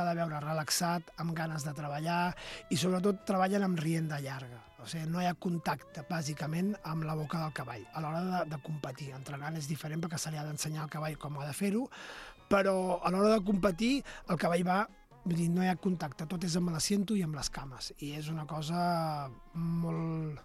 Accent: Balearic Islands, Spain; perquè jo tinc familiars que tenen cavalls a Mallorca, perquè jo sóc mallorquí

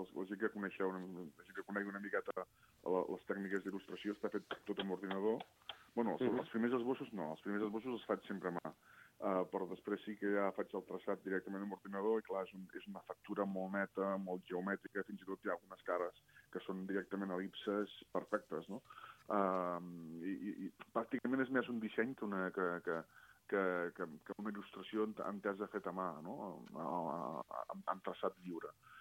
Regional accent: Catalonia, Spain; jo sempre vull dir que sóc català de soc arreu

